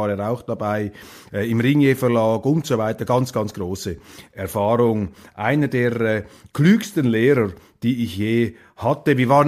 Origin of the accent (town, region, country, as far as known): Switzerland